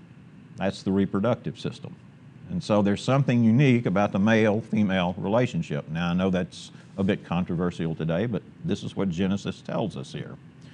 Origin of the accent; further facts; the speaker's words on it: Texas, United States; I've thrown enough dirt clods in my life because I'm from East Texas